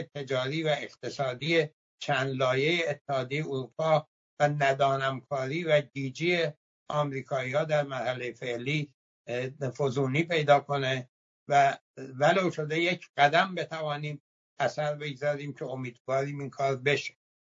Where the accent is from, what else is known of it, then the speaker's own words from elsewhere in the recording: Iran; ما ایرانی هستیم و برای ایرانیان دموکراسی میخواییم